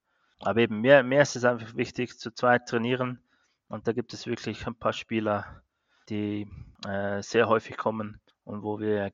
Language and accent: German; Cham, Zug, Switzerland; Also das ist bei mir, wo ich aufgewachsen bin, in Cham, Kanton Zug, an der Langackerstraße 5.